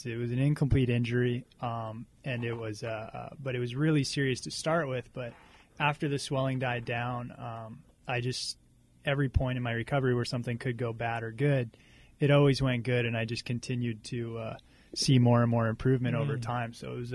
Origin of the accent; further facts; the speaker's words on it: San Diego, California, United States; I grew up in San Diego, California, and I was a pretty extreme kid growing up as well.